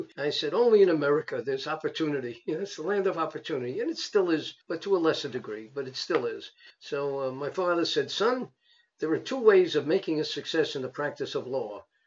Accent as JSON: {"language": "English", "town": "Brooklyn", "region": "New York", "country": "United States", "tie": "born there", "said": "I was born in Brooklyn, and I went to Cornell, upstate New York, and the Cornell Law School."}